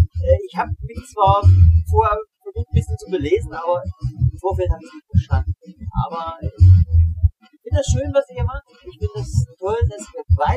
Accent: Saxony-Anhalt, Germany; Also ich komme aus Sachsen-Anhalt

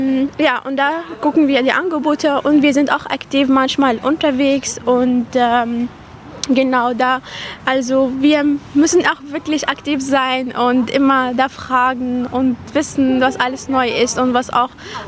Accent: Latakia, Latakia Governorate, Syria; now in Germany; من سوريا من اللاذقية جيت من 7 سنين على ألمانيا ودرست الأبيتور وهلأ قدمت على الجامعة يعني طالبة جامعة

